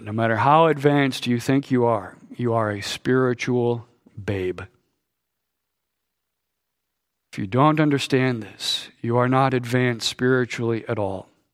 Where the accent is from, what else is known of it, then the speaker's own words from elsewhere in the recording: Colorado, United States; I grew up in Colorado. Colorado has the highest concentration of aspen trees in the United States.